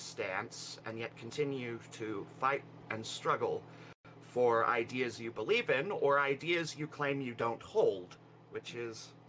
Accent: Utah, United States; I'm from Utah, and I'm a leftist.

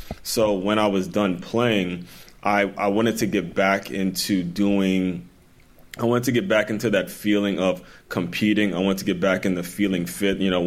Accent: Maryland, United States; I grew up in Maryland, guys, so I'm a diehard Ray Lewis fan.

